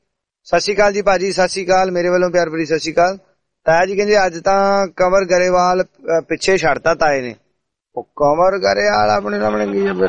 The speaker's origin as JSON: {"language": "Punjabi", "town": "Tashpur", "region": "Punjab", "country": "India", "said": "ਲੋਹੀਆਂ ਖਾਸ ਤੋਂ ਸੀਚੇਵਾਲ ਸਿੱਧਾ ਹੀ ਤੇ ਰਾਜ ਸਾਡਾ ਪਿੰਡ ਤਾਸ਼ਪੁਰ ਆਉਣਾ ਵਾ"}